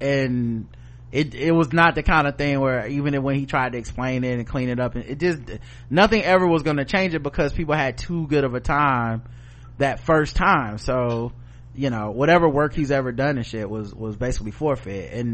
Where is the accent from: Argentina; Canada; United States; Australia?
Canada; So while I'm a Canadian, I had my Thanksgiving a month ago.